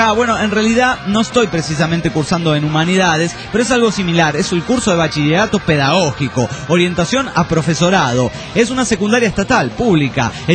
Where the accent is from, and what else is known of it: Monterrey, Nuevo León, Mexico